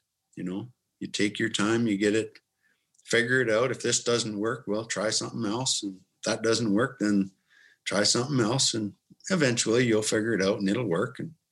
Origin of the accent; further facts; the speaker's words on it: Ontario, Canada; growing up in Southern Ontario was unique, to say the least.